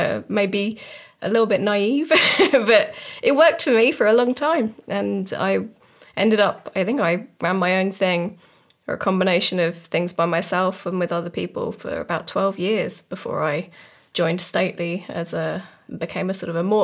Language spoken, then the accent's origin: English; United Kingdom; accent: British; you might be able to tell my accent is very British.